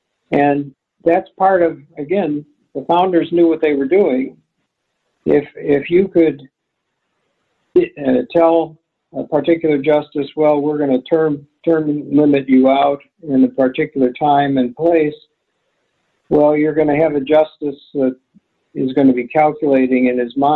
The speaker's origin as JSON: {"language": "English", "town": "Chicago", "region": "Illinois", "country": "United States", "tie": "born or raised there", "lives_now": "South Bend, United States", "said": "So I thank you both, Jeff and John, for the opportunity to talk to my hometown. I miss Chicago, but I feel that Notre Dame and South Bend is a pretty unique place too."}